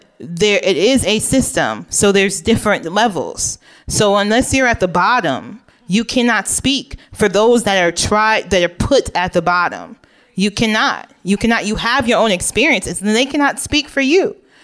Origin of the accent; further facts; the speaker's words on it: Nigeria; Well, we're Nigerian, so there's only certain kind of cars, and they're all like German and Japanese cars.